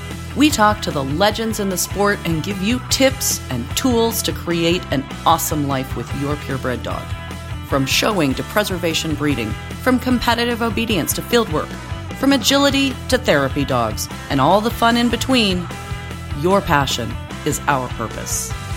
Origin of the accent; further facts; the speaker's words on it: Roseburg, Oregon, United States; My hometown, Roseburg, happened to be the end of what many at the time called the Death March